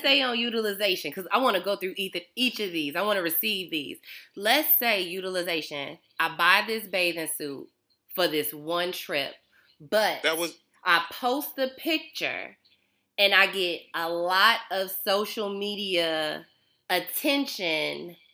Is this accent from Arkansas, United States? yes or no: no; Chicago, Illinois, United States; I am from Chicago in the north.